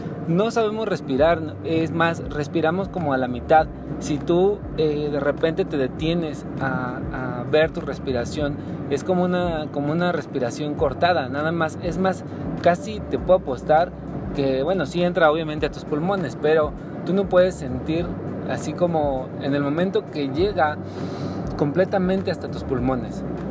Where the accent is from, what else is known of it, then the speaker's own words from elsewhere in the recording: Mexico; Como mexicana nos encanta los pinches días de descanso